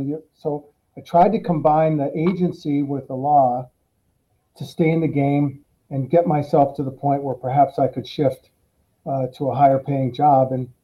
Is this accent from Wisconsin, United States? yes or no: yes; Milwaukee, Wisconsin, United States; But I grew up in Wisconsin and from Milwaukee.